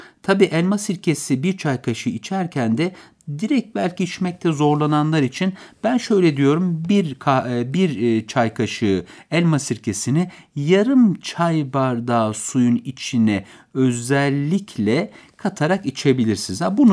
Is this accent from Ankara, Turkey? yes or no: yes; Beypazarı, Ankara, Turkey; Anadolu'da ben Beypazarlıyım.